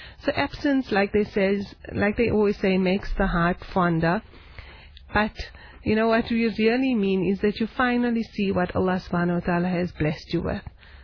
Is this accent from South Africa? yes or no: yes; South Africa; this is a ni'mat and it's a privilege that we as South African women need to really embrace